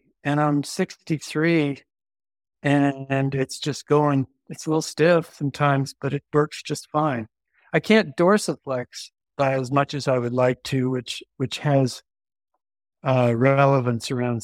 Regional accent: San Diego, California, United States; I grew up in San Diego, and I've always loved the mountains and the ocean.

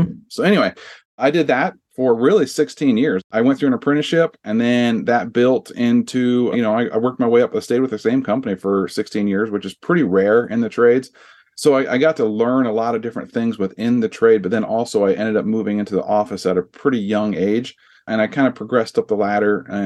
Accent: Iowa, United States; I grew up in Iowa.

